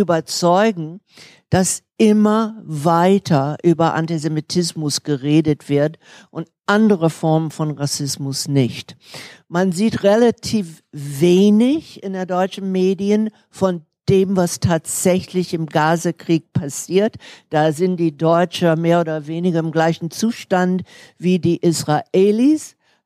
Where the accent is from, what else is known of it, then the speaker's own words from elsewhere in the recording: United States; accent: American; German is a second language; now in Berlin, Germany; Ich habe noch ein amerikanisches Akzent, aber ich lebe in Berlin seit 1982 überwiegend.